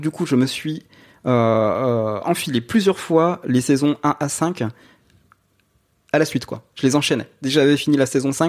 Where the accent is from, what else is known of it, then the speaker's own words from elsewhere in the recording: Nancy, Grand Est, France; Et je dis bah, je suis de Nancy